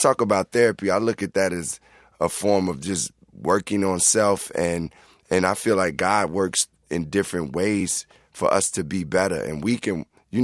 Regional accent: Chicago, Illinois, United States; But I mean, I love Detroit. I'm from Chicago

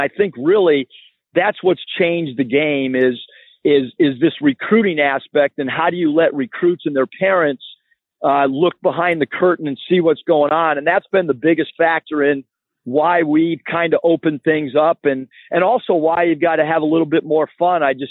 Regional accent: San Diego, California, United States; You know, growing up in San Diego, California, it was really hard to get me out of anything but a hoodie and a pair of shorts.

